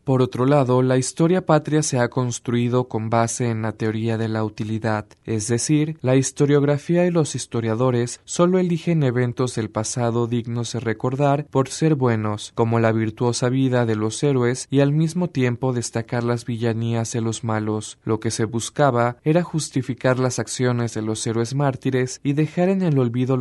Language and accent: Spanish; Mexico; lo que ahora nos da identidad como mexicanos.